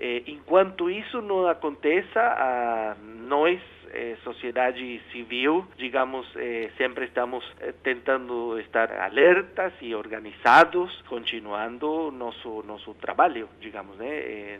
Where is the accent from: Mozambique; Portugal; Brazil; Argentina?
Argentina; Portuguese is a second language; Eu sou argentino, mas que eu amo, mas não é fácil.